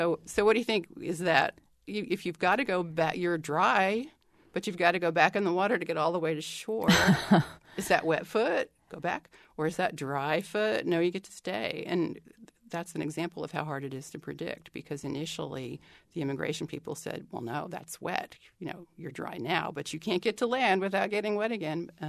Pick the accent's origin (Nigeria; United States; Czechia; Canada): United States; Connecticut; And I grew up in Connecticut, so I don't, of course, take this personally